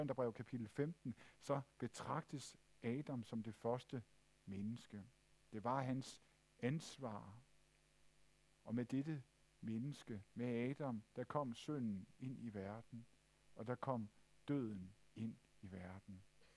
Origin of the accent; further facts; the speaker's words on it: Zealand, Denmark; da jeg for noget tid siden var på Lolland, hvor jeg kommer fra.